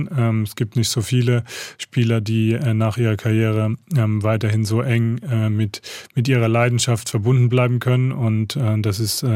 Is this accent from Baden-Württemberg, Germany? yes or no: yes; Mannheim, Baden-Württemberg, Germany; Ich bin in Mannheim geboren, dort aufgewachsen und habe mein ganzes Leben dort verbracht